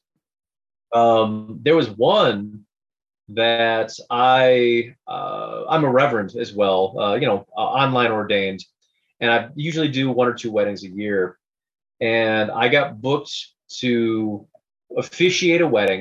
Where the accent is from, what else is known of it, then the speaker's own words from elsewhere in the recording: Michigan, United States; also born or lived in Ann Arbor; as just a Southeast Michigan guy. I mean, I grew up north, but when I really started hitting it hard, I was from Ann Arbor and using that as home base.